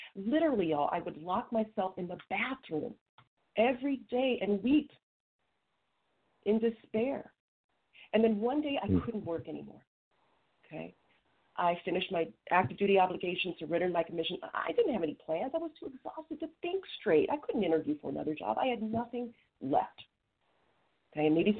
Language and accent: English; Ohio, United States; born there; But just so you know who I am, I was born in Ohio. I am an only child of two amazing parents. And I grew up and traveled around basically as an army brat, right?